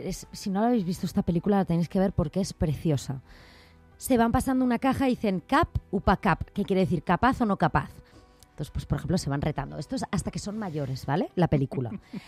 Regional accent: Bidart, Nouvelle-Aquitaine, France; Tengo una de mis mejores amigas, que es maravillosa, de mi pueblo, de Vidar, en Francia, en Iparralde

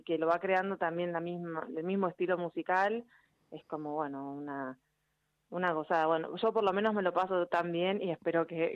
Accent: Argentina; es un orgullo para mí como argentina poder transmitirlo

